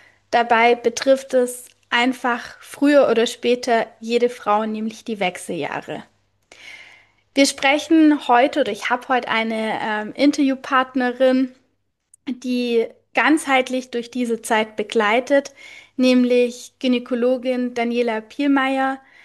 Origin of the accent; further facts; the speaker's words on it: Baden-Württemberg, Germany; Ja, das ist bei uns in Schwaben auch so. Der Fuß geht vom großen Zeh bis zur Hüfte hoch.